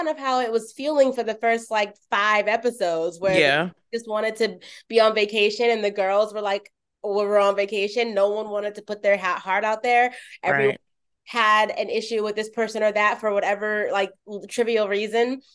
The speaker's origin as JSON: {"language": "English", "country": "United States", "said": "I'm so American and I feel so embarrassed admitting this, especially like having lived in multiple countries"}